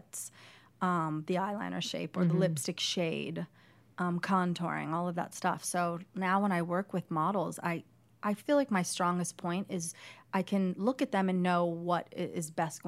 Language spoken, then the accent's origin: English; Illinois, United States; born there; also born or lived in West Virginia / Indiana / Ohio; Well, I was born in Illinois and I lived in West Virginia. I lived in Indiana, Ohio, so many places.